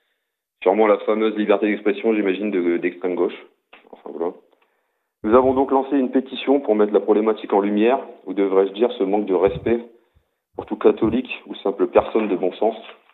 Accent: France; je suis un Français et je suis fier de l'être.

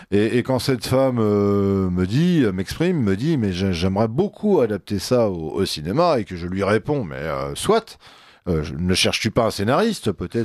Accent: Paris, Île-de-France, France; born there; also born or lived in Lyon / Brittany; now in Salon-de-Provence, France; Je suis né à Paris, mais j'ai beaucoup vécu dans le nord de Lyon, et puis après un petit peu partout en Bretagne, dans le nord, et maintenant en Provence depuis une douzaine d'années.

